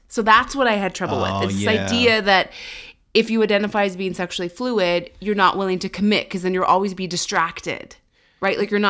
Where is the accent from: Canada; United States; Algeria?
Canada; A, we are Canadian.